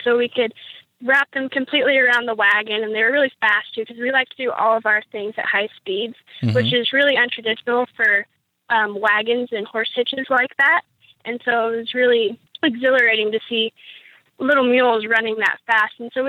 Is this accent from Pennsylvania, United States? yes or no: no; Idaho, United States; He's from Missouri, and I was from Idaho, obviously.